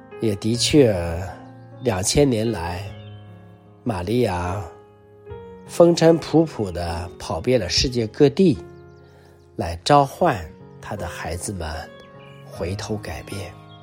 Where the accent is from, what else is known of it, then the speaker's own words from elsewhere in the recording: China; 大概尤其我们中国人对于我们自己的未来经常的焦虑，也带给我们很多的痛苦。